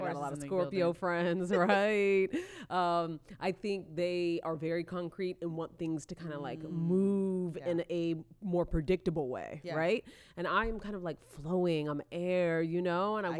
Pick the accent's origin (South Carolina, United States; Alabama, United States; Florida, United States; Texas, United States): Florida, United States; born there; also born or lived in Oklahoma; I'm a Florida girl.